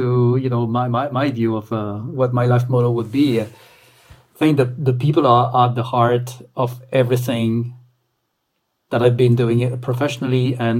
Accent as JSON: {"language": "English", "country": "France", "tie": "born or raised there", "said": "my home country, which is France."}